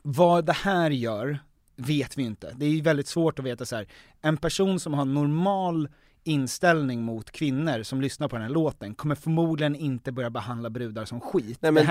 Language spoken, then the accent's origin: Swedish; Danderyd, Stockholm County, Sweden; jag är så jävla från Danderyd.